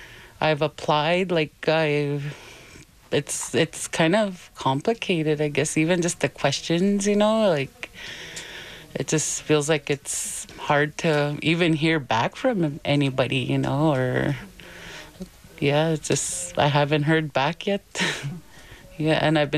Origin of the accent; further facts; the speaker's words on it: Grassy Narrows, Ontario, Canada; I'm from Grassy Narrows.